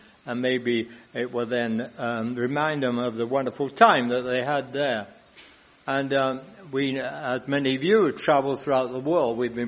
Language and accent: English; England, United Kingdom; People no longer go to a church like my friends did when we were growing up in England. It was a thing to go to church.